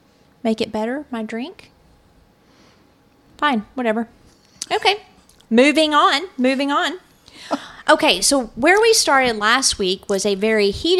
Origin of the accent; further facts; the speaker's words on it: New Mexico, United States; I'm from New Mexico, so I wanted to do something that, you know